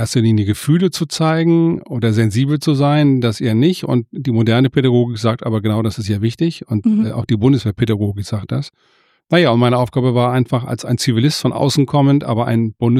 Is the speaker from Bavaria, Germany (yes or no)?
no; Mölln, Schleswig-Holstein, Germany; born there; now in Hamburg, Germany; Ich komme aus Mölln, bin in Mölln geboren, lange Zeit in Hamburg gewohnt, immer noch in Hamburg, mehrfach umgezogen